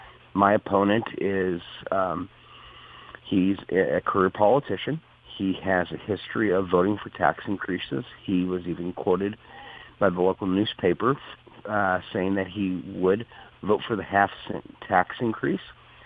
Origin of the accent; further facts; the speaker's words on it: Springfield, Missouri, United States; also born or lived in Fort Worth; Well, I'm 40 years old, raised here in Greene County, Springfield, and I was born in Fort Worth, Texas.